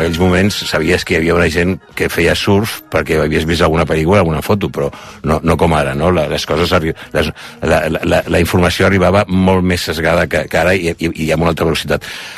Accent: Barcelona, Catalonia, Spain; els meus pares es van traslladar quan tenia 5 anys jo a Barcelona, mm-hmm. i pràcticament he crescut a Barcelona.

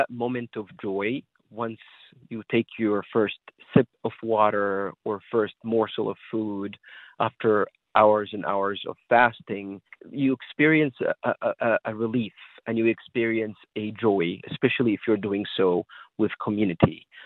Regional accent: Egypt; being an Egyptian myself, growing up in Egypt, the greeting is Ramadan Kareem

